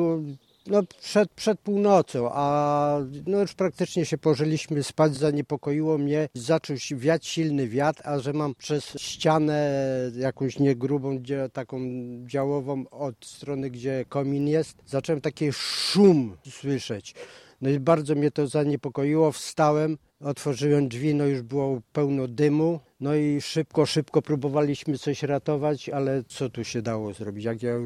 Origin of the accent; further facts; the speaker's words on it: Swołowo, Pomeranian Voivodeship, Poland; Dom, w którym się wychowałem, w którym mieszkał mój dziadek po wojnie, tutaj był jako osadnikiem, mój ojciec, no ja tu praktycznie od urodzenia, no tu sam fakt sentymentalny. … Swołowo 1.